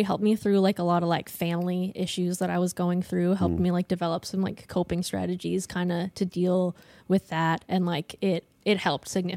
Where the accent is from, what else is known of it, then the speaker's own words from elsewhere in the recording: Ontario, Canada; I'm from Ontario. I go to school out here.